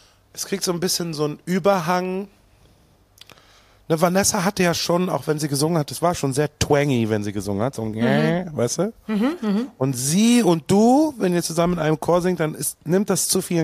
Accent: Bochum, North Rhine-Westphalia, Germany; ich bin aus Bochum.

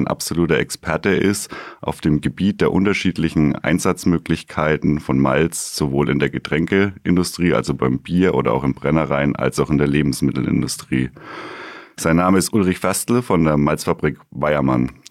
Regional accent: Bamberg, Bavaria, Germany; born there; ich bin Ingenieur für Brauwesen und Getränketechnologie, 35 Jahre alt, gebürtiger Bamberger und Bierliebhaber.

